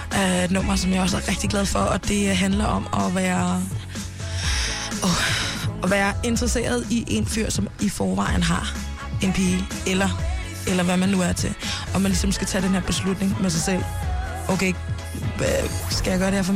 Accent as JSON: {"language": "Danish", "country": "Mali", "said": "Ikke kun fra Mali, hvor jeg er fra"}